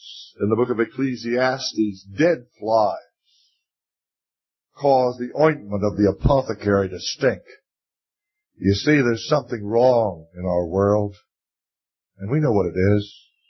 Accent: Bahamas; born there; I was born in the Bahamas

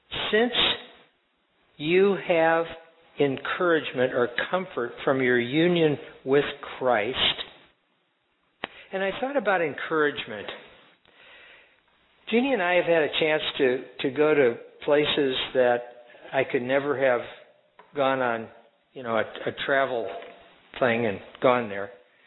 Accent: United States; what an encouragement to me as an American.

